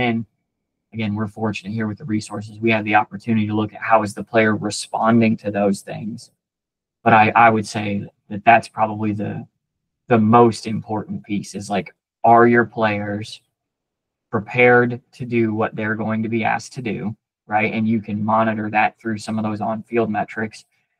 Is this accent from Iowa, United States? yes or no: yes; Iowa, United States; we're from Iowa, right? So we want to get to the South. Nobody wants to be in Iowa in March, I promise.